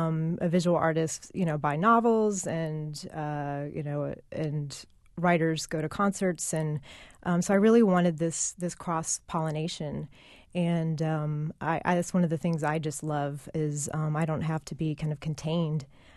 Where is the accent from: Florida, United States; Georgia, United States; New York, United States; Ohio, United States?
Georgia, United States; And art, music, film, and books have always been very important to me growing up in Georgia.